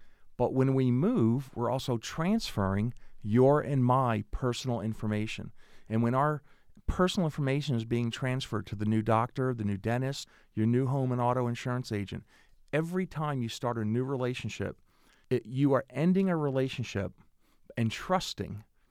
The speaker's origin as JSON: {"language": "English", "region": "New Jersey", "country": "United States", "tie": "born or raised there", "said": "So I'm from New Jersey, and I grew up on a street 5 miles long, 10 houses. Seven of those 10 houses are my aunts and uncles, 26 first cousins."}